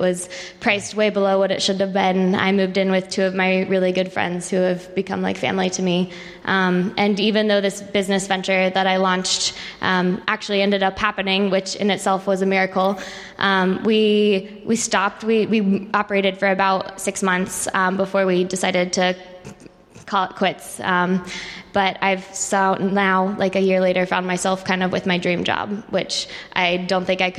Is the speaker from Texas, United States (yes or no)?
yes; Texas, United States; now in Boston, United States; I'm from Texas originally, but I came up here for school about 6 years ago now and haven't quite found myself back anywhere warmer.